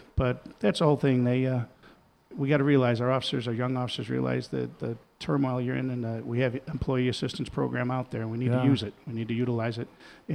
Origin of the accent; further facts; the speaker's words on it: Illinois, United States; No, actually, I grew up in St. Christina's, and then 30 years ago, my wife and I went to the north side of 107th Street to Queen of Martyrs Parish.